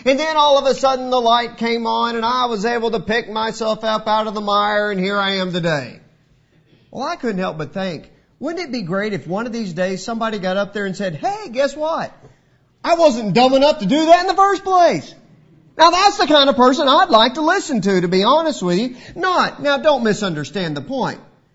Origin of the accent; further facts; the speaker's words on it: Texas, United States; Growing up in West Texas, we had a unique school situation in our town.